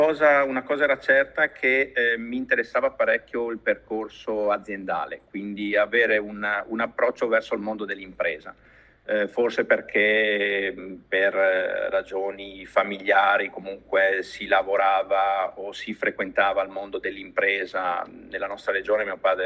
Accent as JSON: {"language": "Italian", "town": "Udine", "region": "Friuli-Venezia Giulia", "country": "Italy", "tie": "born or raised there", "moved": "as an adult", "said": "io sono originario di Udine, ho adesso 46 anni, quindi diciamo fino a 12 anni fa ho vissuto e lavorato, studiato e lavorato a Udine."}